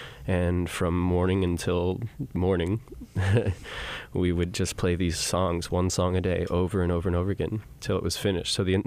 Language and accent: English; Santa Fe, New Mexico, United States; It started when I was in Santa Fe. I was a teenager. Growing up in Santa Fe was this weird situation where you're exposed to very touristy culture on one, you know, on one end of the spectrum, and on the other, it's largely Hispanic, Native American